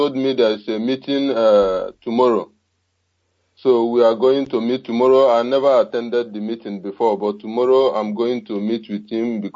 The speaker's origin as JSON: {"language": "English", "town": "Aguleri", "region": "Anambra", "country": "Nigeria", "said": "I'm from Aguleri, Anambra East, the local government. Aguleri from my place."}